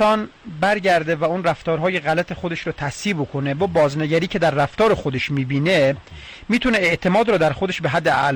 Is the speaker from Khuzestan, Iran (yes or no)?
no; Darab, Fars, Iran; من خودم اصلا شیرازی هستم، شهرستان داراب. البته خب چون داماد شمالی ها شدیم از شهرستان بابل، بخش بندپی شرقی، روستای تشون